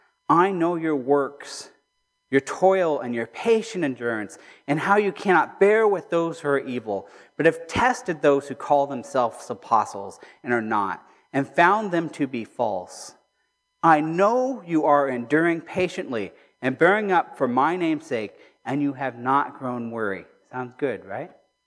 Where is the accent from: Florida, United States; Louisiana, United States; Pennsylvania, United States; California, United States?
California, United States; I came from California. We didn't have Regents. Yay for California, right?